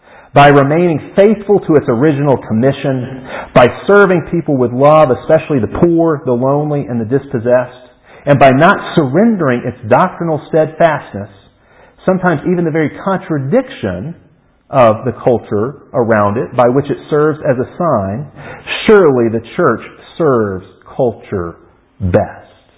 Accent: Birmingham, Alabama, United States; Percy was actually born in my hometown of Birmingham.

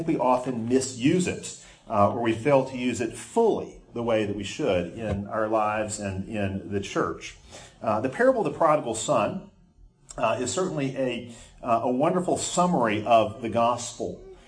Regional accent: Chicago, Illinois, United States; I grew up in Chicago, so we celebrate about once every 109 years when we have a good baseball season.

